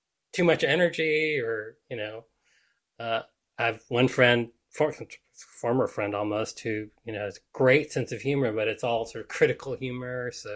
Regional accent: Alabama, United States; but I grew up in Alabama.

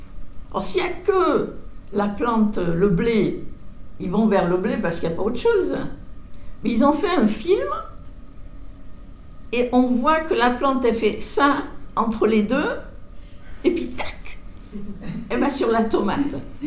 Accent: France; Je m'excuse, je suis française, mais ça n'empêche pas.

